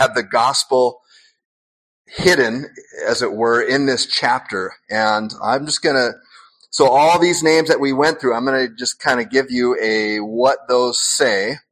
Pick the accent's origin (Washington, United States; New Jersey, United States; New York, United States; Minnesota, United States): Washington, United States; Spokane; born there; And so I'll start with, I was born in Spokane, Washington, my mom and dad